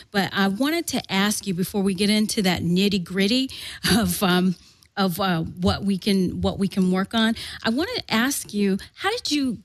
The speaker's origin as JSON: {"language": "English", "region": "the South", "country": "United States", "tie": "born or raised there", "said": "I was raised in the South by two Southern parents."}